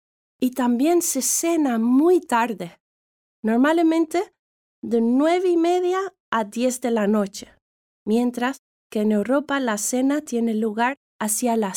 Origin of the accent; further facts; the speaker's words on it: Norway; Spanish is a second language; now in Spain; Soy noruega.